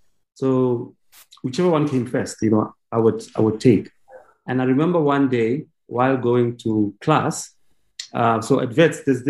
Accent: Vereeniging, Gauteng, South Africa; So high school, I was at high school briefly. So I went to General Smuts in Vereeniging, and I was always interested in the arts, you know?

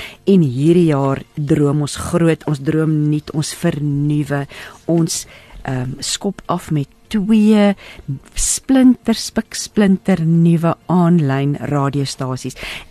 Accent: Virginia, Free State, South Africa; born there; ek het in Virginia, pa was 'n metallurg sy lewe lank. So ek is in Virginia gebore, maar my ouma en oupa het hulle lewe lank in Bloemfontein, buite Bloemfontein geboer. So, dis maar my wortels ook die Vrystaat nie.

